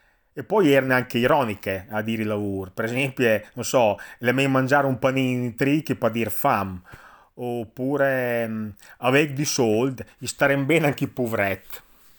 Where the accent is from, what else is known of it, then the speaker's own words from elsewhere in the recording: Castelnuovo, Emilia-Romagna, Italy; Però io sono nato e cresciuto a Castelnuovo. Mia mamma è del mar, un paese sotto la Preda, e mio padre è alla bordo del Meuse, una borgata vicino a Rusan. In casa abbiamo sempre parlato al dialetto